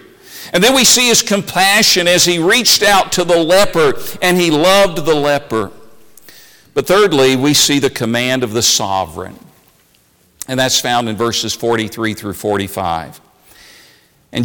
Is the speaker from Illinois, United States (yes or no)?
no; Tennessee, United States; I grew up in East Tennessee in an unchurched family.